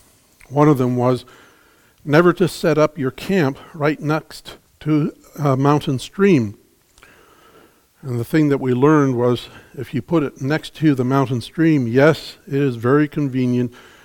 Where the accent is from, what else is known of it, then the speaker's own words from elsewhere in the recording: Toronto, Ontario, Canada; also born or lived in Winnipeg / Saskatoon / Regina / Calgary; I was born in Winnipeg, Manitoba. We lived in Saskatoon and Regina several times. We moved into Calgary. There were some other prairie cities that we were in. Eventually, for my junior high and high school years, we spent time in Toronto.